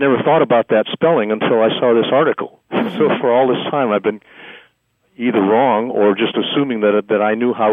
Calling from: Glendora, California, United States; Actually, I'm in Glendora, but I live down in Irvine, California.

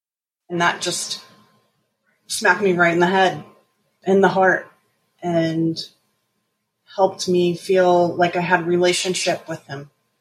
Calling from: Maryland, United States; I'm from Maryland.

